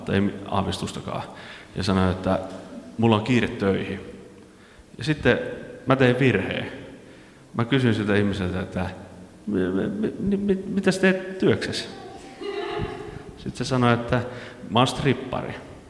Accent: Kuortane, South Ostrobothnia, Finland; mä oon Pohjanmaalta kanssa kotosi, ensintään Peräseinäjoelta tai Soinista, vaan Kuortaneelta.

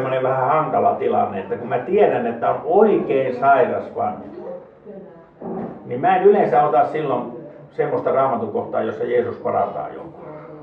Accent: Imatra, South Karelia, Finland; mä oon itse Imatalta kotoisin.

